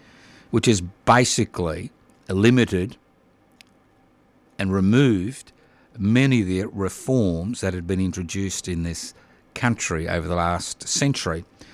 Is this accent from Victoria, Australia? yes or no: no; Queensland, Australia; born there; moved away; I was born in Queensland, so I'm not going to slander you because I'm one of you. Sorry about that. Although I was kicked out of the state in 76